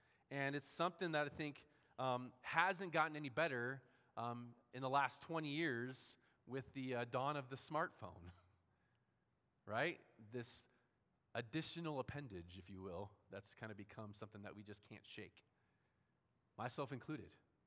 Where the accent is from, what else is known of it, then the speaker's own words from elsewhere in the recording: San Diego, California, United States; I think about growing up in San Diego.